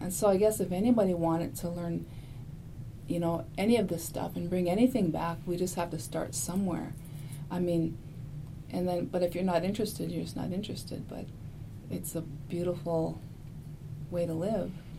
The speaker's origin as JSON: {"language": "English", "town": "Cass Lake", "region": "Minnesota", "country": "United States", "tie": "born or raised there", "said": "I'm from the Leech Lake Reservation, and I'm spending the day here. I grew up in Cass Lake."}